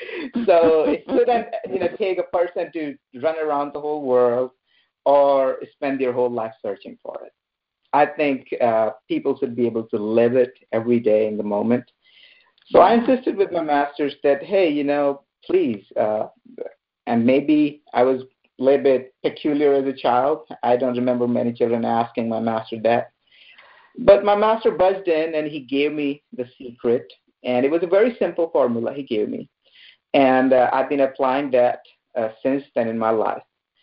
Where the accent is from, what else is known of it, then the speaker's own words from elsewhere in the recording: Uttarakhand, India; coming to Rishikesh, coming to Josimath. You know, these are the areas where I grew up in the Himalayas.